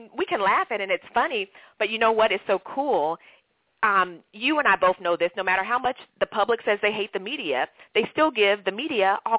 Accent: Omaha, Nebraska, United States; I grew up in Omaha, Nebraska. I always joke and say, folks, there are black people in Omaha, Nebraska, just like there are black people in Tulsa, Oklahoma. And so that's where I grew up

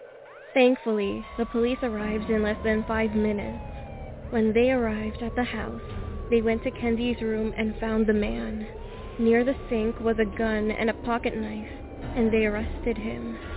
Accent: South Africa; This story takes place in South Africa, my home country.

